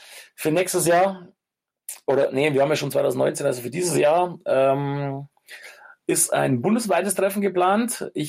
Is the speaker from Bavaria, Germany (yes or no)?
yes; Ingolstadt, Bavaria, Germany; Ich komme aus Ingolstadt.